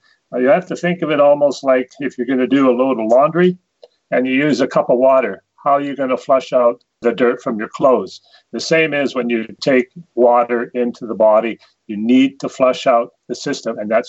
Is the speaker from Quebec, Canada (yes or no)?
no; British Columbia, Canada; now in Cochrane, Canada; I'm in beautiful Cochrane, Alberta, at the foothills of the Rocky Mountains. I was born and raised in BC and moved here about 10 years ago.